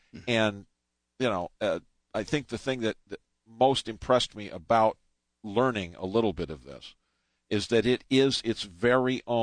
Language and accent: English; Riverside, California, United States; I grew up in Southern California. From the time I was in the first grade, I knew who the Hell's Angels were.